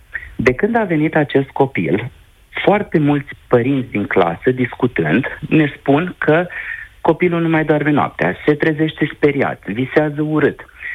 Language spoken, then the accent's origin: Romanian; Câmpulung Moldovenesc, Suceava County, Romania; suntem din Câmpul Moldovenesc.